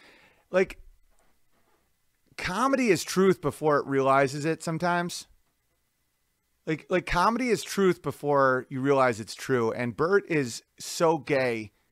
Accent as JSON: {"language": "English", "region": "North Dakota", "country": "United States", "said": "I'm from North Dakota, and a hot topic for debate up here is soybeans."}